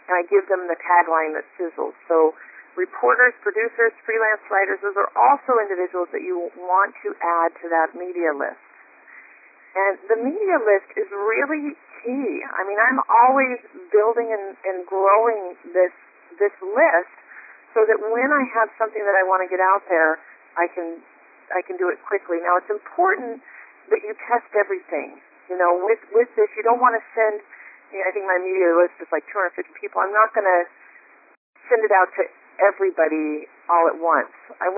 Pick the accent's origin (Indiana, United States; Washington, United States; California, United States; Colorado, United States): Washington, United States; Spokane; We're both from Spokane, Washington. So in my notes, I'll write Spokane, Washington, so that I can easily connect with him at that level. Hey … from Spokane.